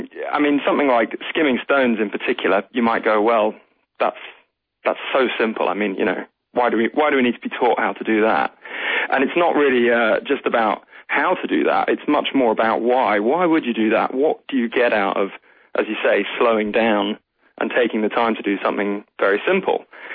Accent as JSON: {"language": "English", "region": "London", "country": "United Kingdom", "said": "I'm a city boy. I'm a Londoner."}